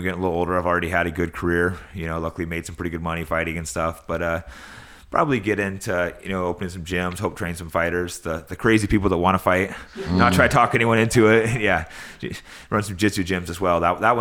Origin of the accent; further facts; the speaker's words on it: California, United States; Yeah, I grew up like, it's kind of near Lake Tahoe, which is outside of San Francisco in California. So it's this nice small town, but near like mountains, and great, great place for a kid.